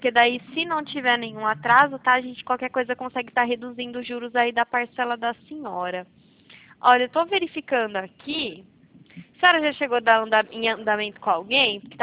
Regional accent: São Paulo, Brazil; Eu sou aqui do interior de São Paulo.

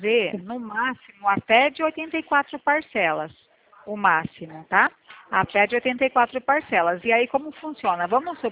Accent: Bebedouro, São Paulo, Brazil; Não, eu sou da cidade de Bebedouro.

